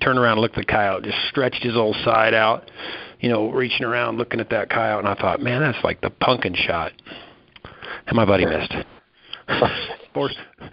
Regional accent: Wyoming, United States; I grew up in Southwest Wyoming.

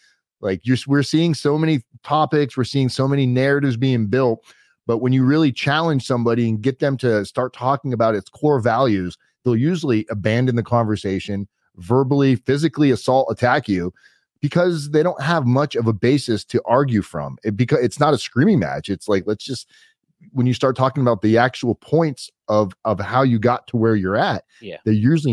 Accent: Florida, United States; I grew up with chemtrails in Florida, seeing them very heavily.

